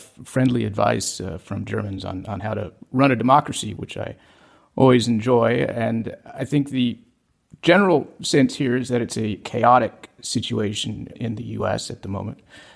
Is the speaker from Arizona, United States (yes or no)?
yes; Arizona, United States; born there; in my home state of Arizona. In fact, in the county where I was born, in Maricopa County